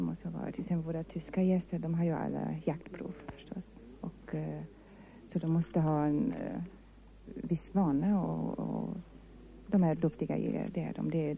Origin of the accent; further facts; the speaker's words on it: Brazil; Swedish is a second language; now in Sweden; Inte numera, men som liten i Brasilien seglade jag ganska så mycket.